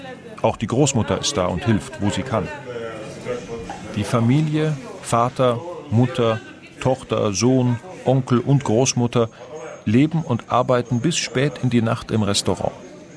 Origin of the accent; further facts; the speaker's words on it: Afghanistan; now in Germany; in Saudi-Arabien zum Beispiel, im Iran und in meiner Heimat Afghanistan.